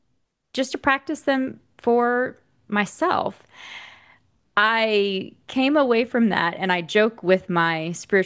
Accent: Southern United States, United States; I'll speak for myself and say I grew up in the Bible Belt and white evangelical space, where that wasn't really a word or framing that I was familiar with.

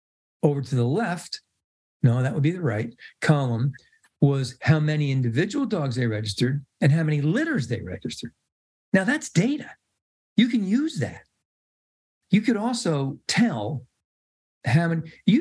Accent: Ireland; it was better to go second in the Irish Kennel Club show because I'm Irish.

